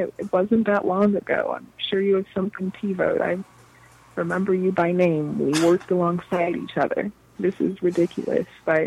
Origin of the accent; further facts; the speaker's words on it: Austin, Texas, United States; born there; No, I was born in Austin, Texas.